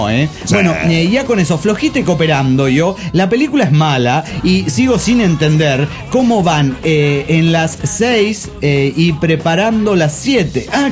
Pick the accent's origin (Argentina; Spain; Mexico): Mexico; Mexico City; del DF Mexicano.